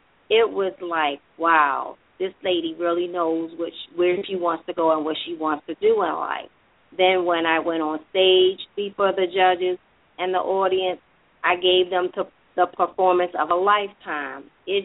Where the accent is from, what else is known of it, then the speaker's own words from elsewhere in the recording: Baltimore, Maryland, United States; And it's in my hometown of Baltimore, Maryland.